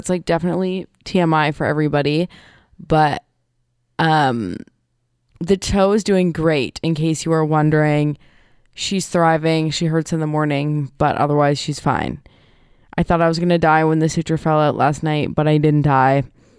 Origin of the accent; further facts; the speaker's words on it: Ontario, Canada; now in Montreal, Canada; I guess I'm considered foreign. I'm from Ontario.